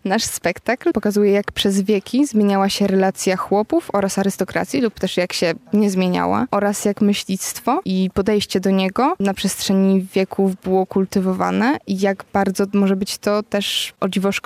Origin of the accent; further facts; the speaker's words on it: Zwierzyniec, Lublin Voivodeship, Poland; jestem ze Zwierzyńca.